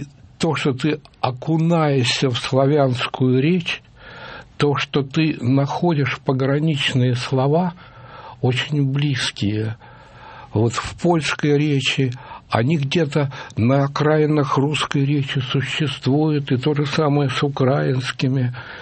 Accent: Russia; accent: Russian; Я очень прошу прощения у украиноязычных слушателей, если таковые есть, за свой ужасный москальский акцент.

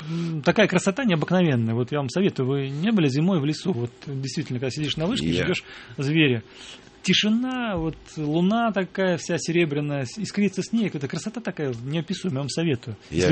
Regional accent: Pskov, Pskov Oblast, Russia; born there; я родился в Пскове и как бы там проводил отдых

